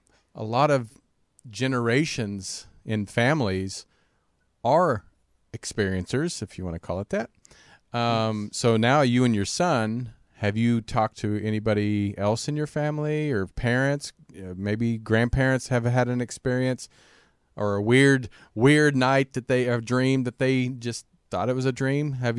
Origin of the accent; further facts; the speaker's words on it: Kansas, United States; I grew up in Kansas, a small country town.